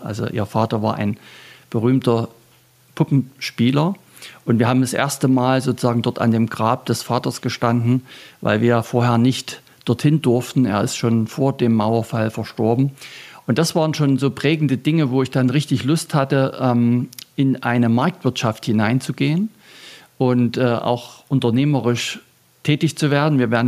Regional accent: Freiberg, Saxony, Germany; Aufgewachsen in der Försterei, hier in Freiberg, wo der das Wort Nachhaltigkeit herkommt.

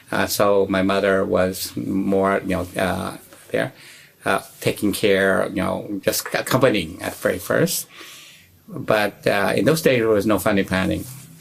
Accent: Kansas, United States; born there; And then they moved to Kansas. Mm-hmm. And that's where I was born in Kansas.

